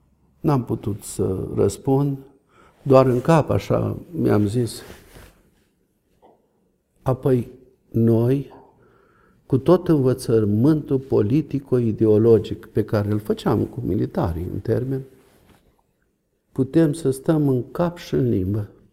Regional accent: Transylvania, Romania; crescând în Ardeal, știam să jur ungurește, știu și țigănește, știu.

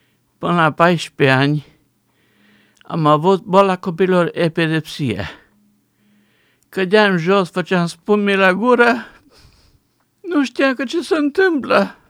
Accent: Transylvania, Romania; Am ajuns în spital, în satul mare, sunt ardelean.

